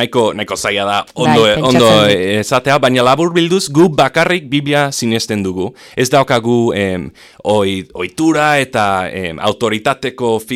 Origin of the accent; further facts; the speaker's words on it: Zegama, Basque Country, Spain; Ba, berez ni txiki nintzenen, Zegaman bizi nintzen, ni jaio nintzen hemen, Euskaldunan, baina justo jaio baino lehen nire gurasoak estatu batuetatik etorri zen hemen bizitzea.